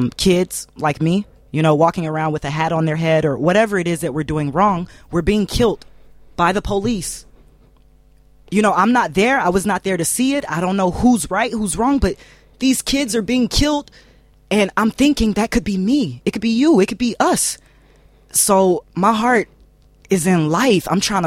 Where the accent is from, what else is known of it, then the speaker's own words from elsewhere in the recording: United States; But what I know is, growing up in America, it's just like growing up in Germany.